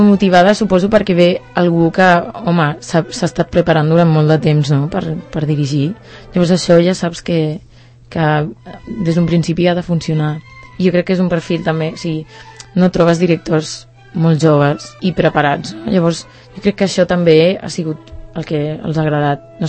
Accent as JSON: {"language": "Catalan", "town": "Algeciras", "region": "Andalusia", "country": "Spain", "said": "Soc de Cádiz, sí, soc d'Algeciras."}